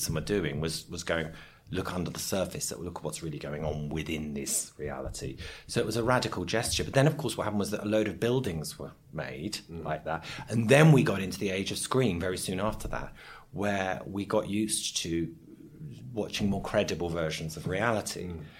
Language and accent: English; London, United Kingdom; growing up in London, there was a lot of that sort of stuff going on.